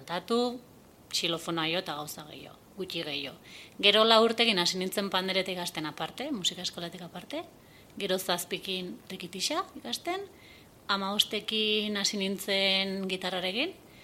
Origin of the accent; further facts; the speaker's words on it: Bera, Navarre, Spain; Beti bizi zan ez beran orduan, alde hortatik gustura.